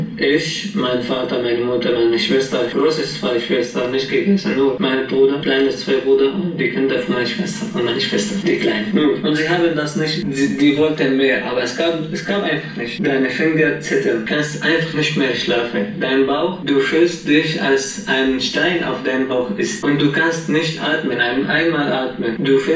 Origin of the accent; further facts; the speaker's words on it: Douma, Rif Dimashq, Syria; German is a second language; Das war 17. März 2011 und die erste Demonstration bei uns in Duma war 25. März.